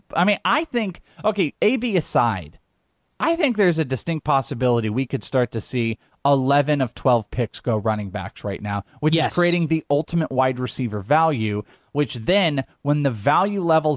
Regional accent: Wales, United Kingdom; I'm Welsh.

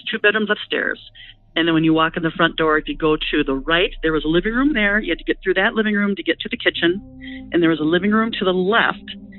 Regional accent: Madison, Wisconsin, United States; I'm from Madison, Wisconsin.

